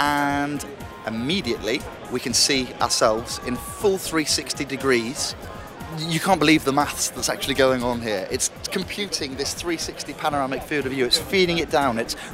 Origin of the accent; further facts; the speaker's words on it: United Kingdom; We're all British, scattered across every corner of the country